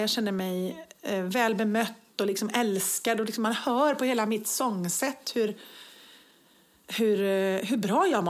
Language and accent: Swedish; Viskafors, Västra Götaland County, Sweden; jag kommer ju från Viskafors utanför Borås. Det är precis lika litet samhälle.